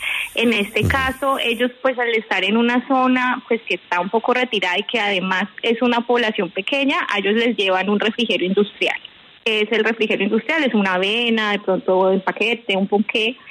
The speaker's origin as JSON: {"language": "Spanish", "town": "Ibagué", "region": "Tolima", "country": "Colombia", "tie": "born or raised there", "also_born_or_lived": "Armenia", "said": "Yo soy de Armenia, pero toda mi vida he vivido acá en Ibagué."}